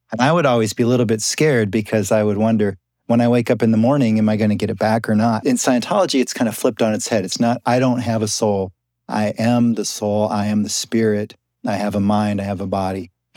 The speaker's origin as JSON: {"language": "English", "region": "Iowa", "country": "United States", "tie": "born or raised there", "said": "So I grew up in Iowa, and for some reason, there's a lot of bluegrass music in the middle of this country."}